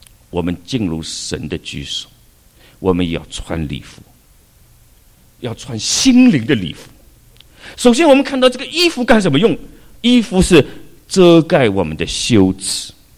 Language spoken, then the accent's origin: Chinese; China; 所以我们中国人说衣食住行，衣是第一位